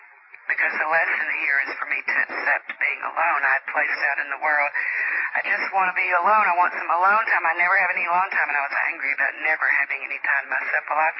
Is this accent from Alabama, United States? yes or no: yes; Alabama, United States